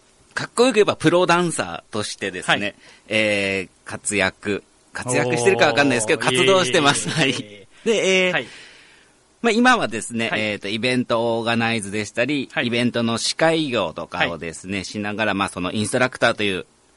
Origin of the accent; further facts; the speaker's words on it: Kagoshima, Japan; 出身はもう、鹿児島市内ですね。鹿児島市。